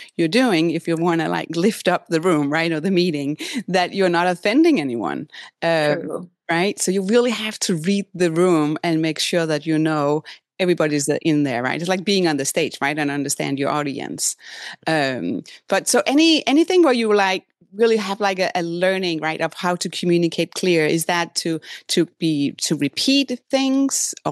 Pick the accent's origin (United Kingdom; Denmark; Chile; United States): Denmark; So I'm originally from Denmark.